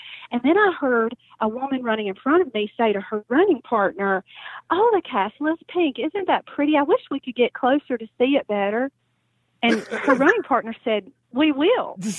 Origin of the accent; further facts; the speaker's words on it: South Carolina, United States; Like I said, I'm originally from South Carolina.